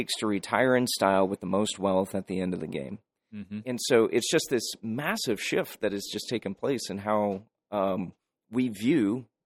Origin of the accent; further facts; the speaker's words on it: Midwest, United States; I remember I grew up in the Midwest, mm-hmm. Bible Belt, Buckle of the Bible Belt, all those things.